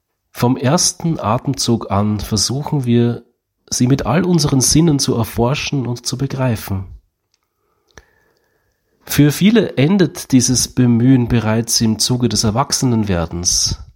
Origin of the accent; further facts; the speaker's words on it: Istanbul, Turkey; mich als Fünfjährigen damals in der Ausländergemeinde in Istanbul, wo ich aufgewachsen bin